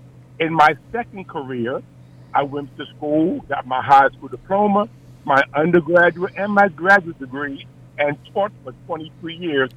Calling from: Virginia, United States; Now, I'm calling from Virginia, but I actually went to school in South Jersey.

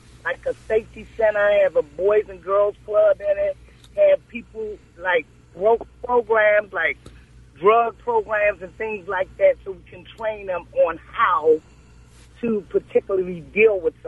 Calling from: Bowie, Maryland, United States; I'm calling from Bowie, Maryland.

